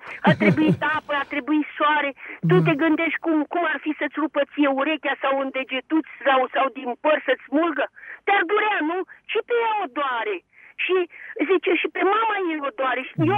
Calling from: Bucharest, Romania; din București.

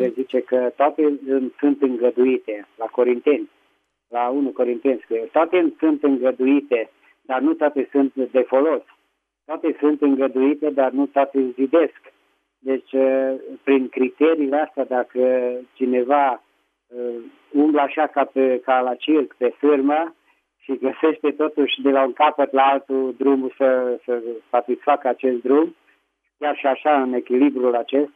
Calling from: Petroșani, Hunedoara County, Romania; din Petroșani.

